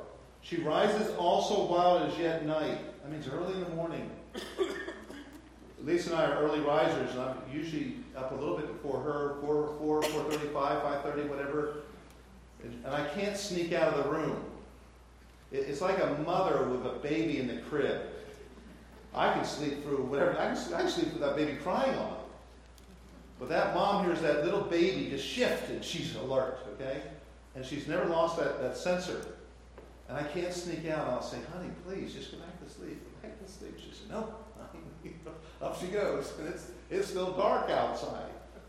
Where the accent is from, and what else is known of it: Colorado, United States